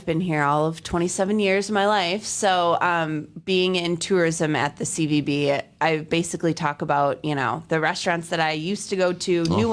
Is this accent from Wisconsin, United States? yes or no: yes; Oshkosh, Wisconsin, United States; I grew up in Oshkosh.